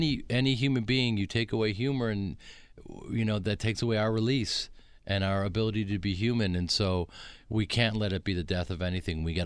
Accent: Chicago, Illinois, United States; I'm a guy from the Midwest, grew up in Chicago with an incredible family, and that's part of who I am

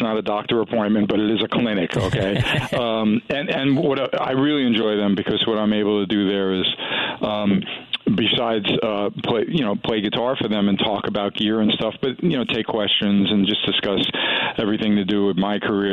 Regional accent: New York, United States; I have so many funny Detroit kind of connections to my life, even though I grew up in New York.

